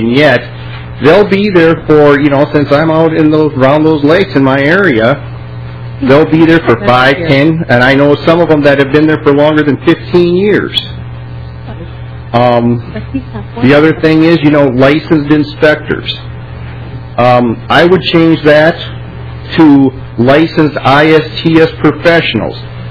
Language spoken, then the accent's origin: English; Minnesota, United States; And Representative Dill, that list they had, were Wright, I'm from Wright County, that 10,000 number is the ones they know about.